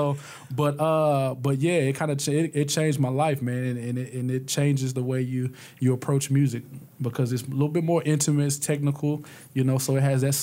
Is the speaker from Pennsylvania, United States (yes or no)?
no; West Memphis, Arkansas, United States; I'm from West Memphis, Arkansas, so it's the Delta. So that's what I was accustomed to.